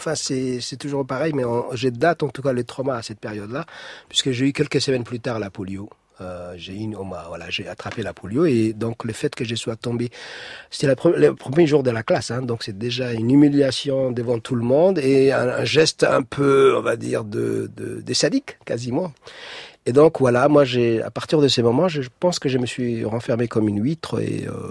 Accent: Djibouti; je suis revenu pour elle sur cette différence et sur mon enfance à Djibouti.

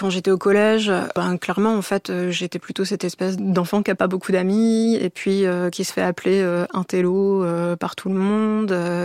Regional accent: Hauts-de-France, France; born there; Je suis née en 88, dans l'Aisne.

